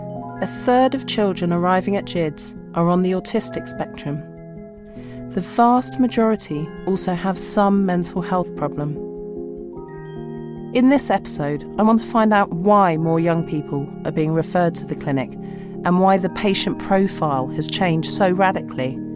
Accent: London, United Kingdom; I'm a Londoner.

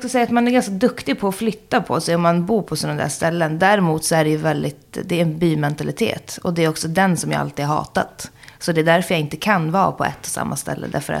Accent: Jokkmokk, Norrbotten County, Sweden; also born or lived in Stockholm; Jag är uppväxt både i Jokkmokk och i Stockholm, Södermalm. Så lika mycket kan man säga. Eller nu har jag väl egentligen spenderat större tid i Jokkmokk nu när jag blev vuxen. Men, så att jag har de bästa av två världar faktiskt. Så att jag är lika mycket Södermalms

